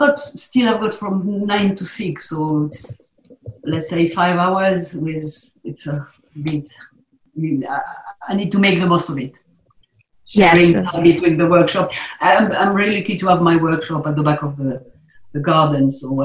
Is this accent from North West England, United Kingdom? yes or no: no; South East England, United Kingdom; But I'm a boy from the South Downs, born and bred